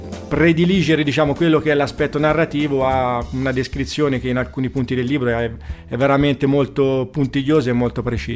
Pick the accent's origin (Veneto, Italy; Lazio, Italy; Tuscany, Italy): Tuscany, Italy; Monte San Savino; vengo da Monte San Savino